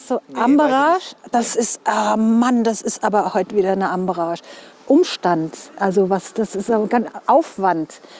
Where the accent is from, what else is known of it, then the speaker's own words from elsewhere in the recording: Mainz, Rhineland-Palatinate, Germany; Ja, ich bin in Mainz geboren